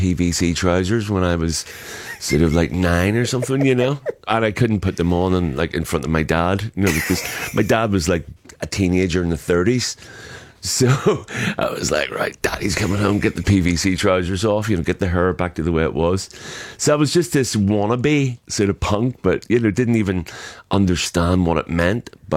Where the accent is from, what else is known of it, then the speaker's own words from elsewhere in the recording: Belfast, Northern Ireland, United Kingdom; And growing up in Belfast, we didn't have any money, but there were only certain periods where you were allowed out.